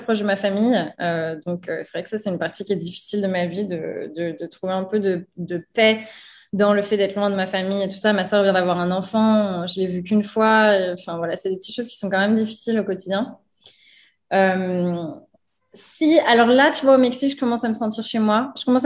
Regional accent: France; quand j'étais à New York, pff, la reine du monde hein, en tant que Française, aucun problème.

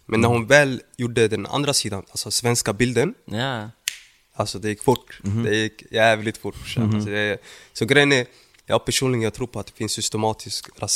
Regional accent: Somalia; now in Sweden; Sen jag åkte till mitt hemland.

